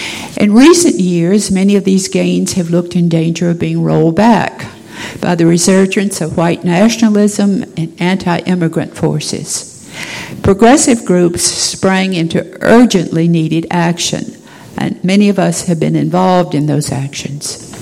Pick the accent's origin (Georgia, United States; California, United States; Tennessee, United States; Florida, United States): Tennessee, United States; I've always been proud that Tennessee, my home state, was the final state to ratify that constitutional amendment.